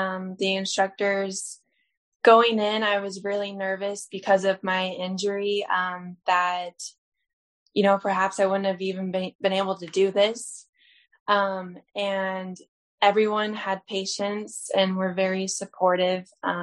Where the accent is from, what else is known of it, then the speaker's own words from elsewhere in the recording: Queen Creek, Arizona, United States; I am from Queen Creek, Arizona, and I live in the East Valley.